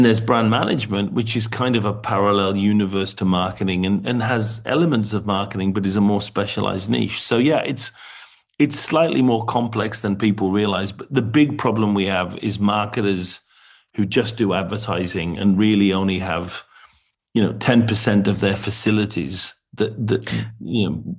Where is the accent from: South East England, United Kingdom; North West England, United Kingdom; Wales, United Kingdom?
North West England, United Kingdom; moved away; also born or lived in London; So I'm from the very far north of England, from the Lake District. And then I moved down to London